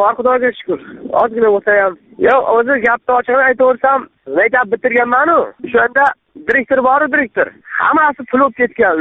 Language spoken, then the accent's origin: Uzbek; Kokand, Fergana Region, Uzbekistan; now in Kazakhstan; asli biz Qo'qondanmiz, Beshariq tumanidan Qozog'istonga keldikda ishlagani.